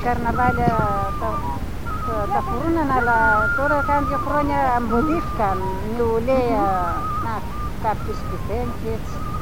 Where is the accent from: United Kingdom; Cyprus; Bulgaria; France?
Bulgaria; Ένα χρονό είμαι από την Βουλγαρία είμαι τώρα.